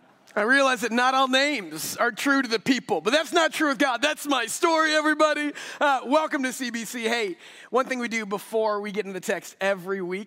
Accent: Texas, United States; So my parents are from the Midwest, Iowa and South Dakota, but I grew up in the South, in Texas.

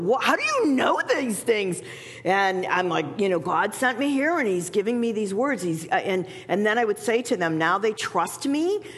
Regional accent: Cleveland, Ohio, United States; I'm from Cleveland, I got donuts, I'm here to pray.

